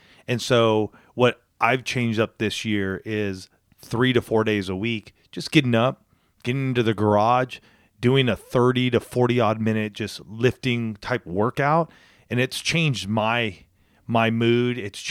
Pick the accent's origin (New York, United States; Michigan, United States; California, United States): California, United States; Palm Springs; coming from Southern California, I grew up outside of Palm Springs area.